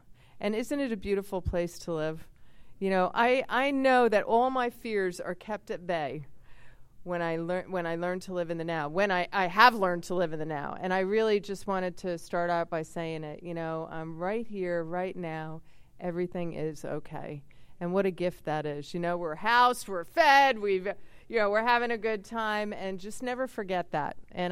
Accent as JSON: {"language": "English", "region": "New Jersey", "country": "United States", "tie": "born or raised there", "said": "And they still live in the house that we grew up in New Jersey."}